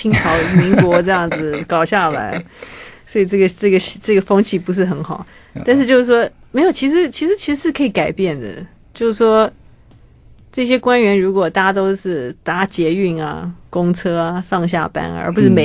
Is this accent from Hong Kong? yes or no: no; Taiwan; 我觉得我们台湾人，尤其这个两岸三地，中国人好像大家都是钱奴